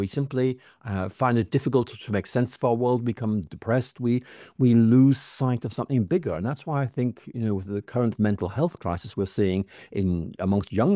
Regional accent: Belfast, Northern Ireland, United Kingdom; I was growing up in Belfast

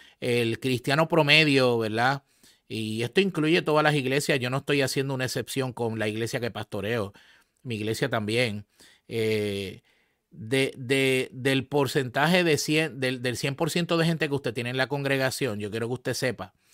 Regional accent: Puerto Rico; en esta nación, Estados Unidos, en mi país, en Puerto Rico

